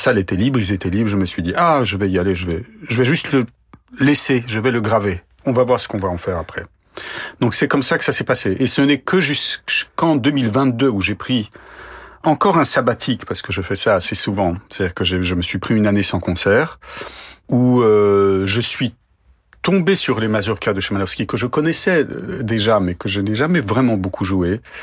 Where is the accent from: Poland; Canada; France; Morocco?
Poland; C'est quand on est polonais et qu'on vit en Pologne